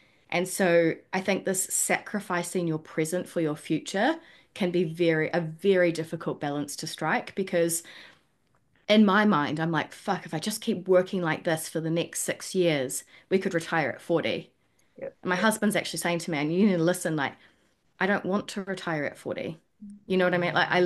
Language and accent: English; New Zealand; growing up in New Zealand that real take the piss culture as well.